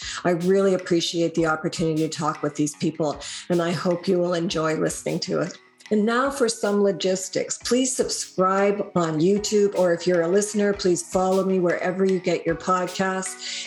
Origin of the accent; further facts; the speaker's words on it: Canada; this is how I can tell that you're American and I'm Canadian. Because in Canada, we never say dang, ever